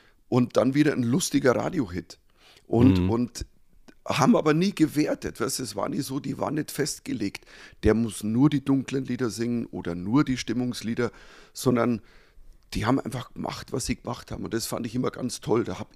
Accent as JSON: {"language": "German", "region": "Bavaria", "country": "Germany", "said": "ein Piefke, gut, ich bin Bayer, aber trotzdem Piefke irgendwo"}